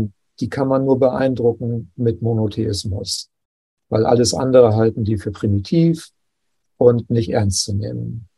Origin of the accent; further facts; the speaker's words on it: Bremen, Germany; Also ich bin in Bremen groß geworden und wir hatten Verwandte in München.